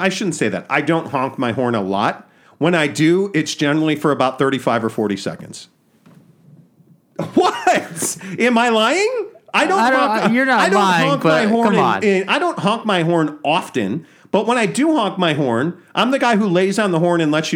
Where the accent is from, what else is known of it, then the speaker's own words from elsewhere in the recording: Chicago, Illinois, United States; I'm a Michael Jordan guy growing up in Chicago.